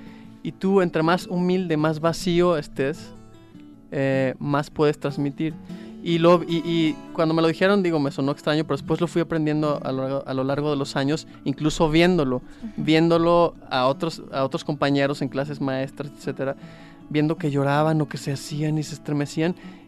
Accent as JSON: {"language": "Spanish", "country": "Mexico", "moved": "as an adult", "said": "yo como buen mexicano, cuando llegué ahí hace no sé cuántos años, a los 19 años, en el 99"}